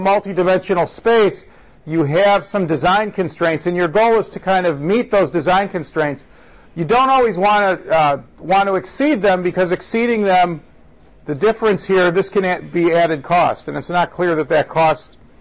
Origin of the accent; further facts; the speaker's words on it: Chicago, Illinois, United States; I come from Chicago, so I kind of follow the news.